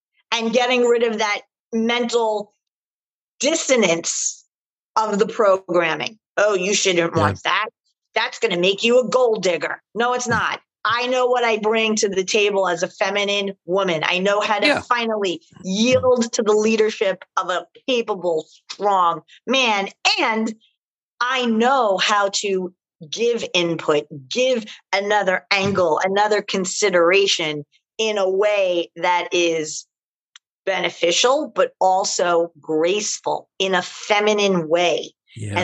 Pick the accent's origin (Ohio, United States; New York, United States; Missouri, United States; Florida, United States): New York, United States; Like, I'm from New York, Bronx, Brooklyn. I can throw down.